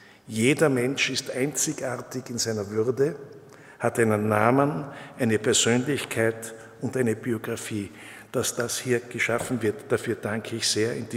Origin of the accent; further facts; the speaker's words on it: Graz, Styria, Austria; meiner Heimatstadt Graz, der ich in vielfacher Weise verbunden bin